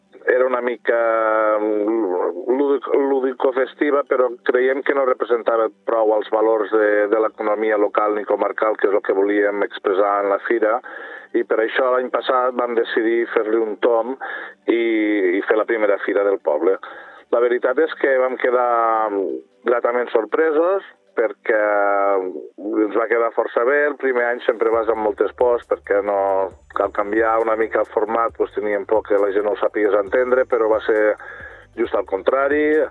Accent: Corbera d'Ebre, Catalonia, Spain; jo sóc originari de Corbera, de Terra Alta, i vinc del món del vi

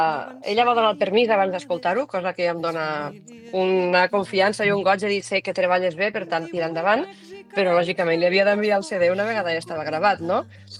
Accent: Tortosa, Catalonia, Spain; jo sóc una tortosina de soc arrel, però que quan me pregunten d'on sóc, dic de l'Ebre

